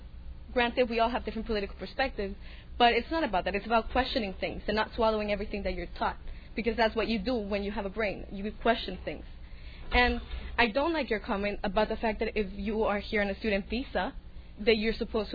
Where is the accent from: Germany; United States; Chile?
Chile; Now, I come from Chile, where we had a dictatorship.